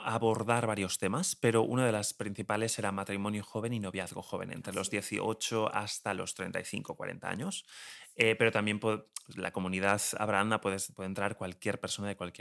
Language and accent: Spanish; Spain; yo soy español de aquí, viva el Señor.